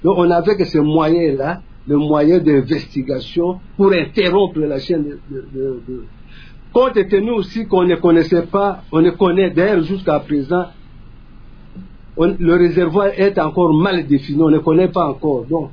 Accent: DR Congo; il y a eu plus ou moins 414 cas, dont 380 cas chez nous, en République démocratique du Congo

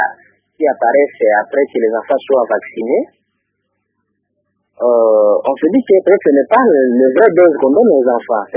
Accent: Kindu, Maniema, DR Congo; Bon, oui, ça se fait aussi chez nous à Kindu.

